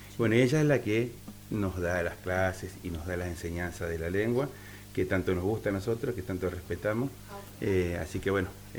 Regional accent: Buenos Aires Province, Argentina; born there; una especie de homenaje del pago en donde yo nací, que es la provincia de Buenos Aires

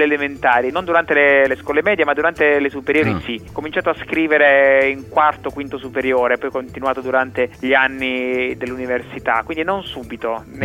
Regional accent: Bari, Apulia, Italy; born there; io sono nato a Bari

